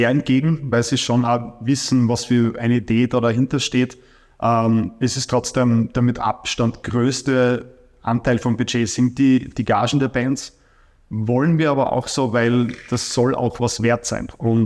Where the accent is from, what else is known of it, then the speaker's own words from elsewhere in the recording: Kindberg, Styria, Austria; Und Kindberg, meine Heimat